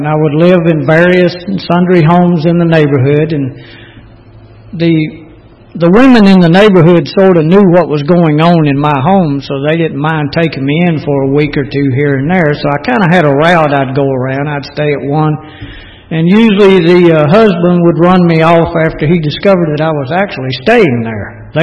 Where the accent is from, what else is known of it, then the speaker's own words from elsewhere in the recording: Kirkwood, United States; And we grew up kind of in Kirkwood, and then we moved over off of Glenwood Road, the old Glenwood Drive-In.